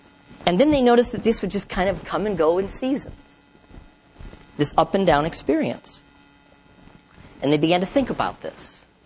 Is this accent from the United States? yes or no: yes; North Dakota, United States; I was raised in North Dakota in a farming community